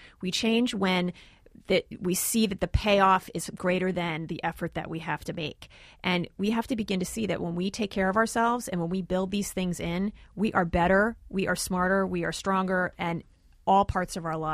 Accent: New Jersey, United States; I'm from New Jersey.

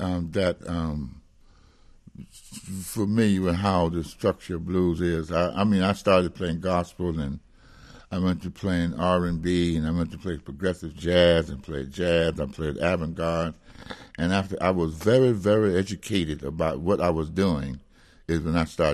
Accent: South Carolina, United States; born there; And I'm not Arab or nothing. I was born in South Carolina.

